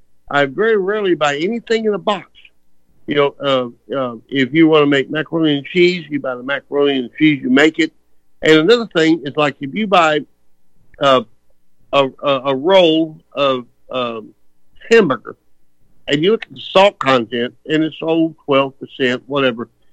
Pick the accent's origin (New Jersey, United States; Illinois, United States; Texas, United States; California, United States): Texas, United States; I believe in city dumps where you throw gasoline on them and you burn them up, because I'm from Texas.